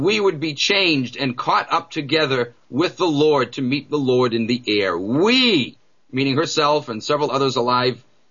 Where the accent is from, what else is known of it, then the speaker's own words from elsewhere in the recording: New England, United States; accent: New England; There I go with my New England accent, putting R's where they don't belong and dropping them where they do.